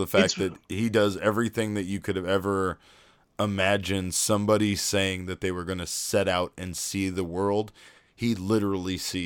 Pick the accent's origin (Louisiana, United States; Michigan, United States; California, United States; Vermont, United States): Louisiana, United States; New Orleans; I'm not homesick from New Orleans yet